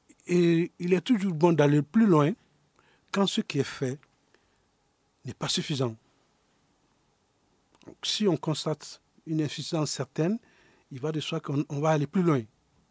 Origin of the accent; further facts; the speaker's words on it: Mali; nous sommes des Maliennes et des Maliens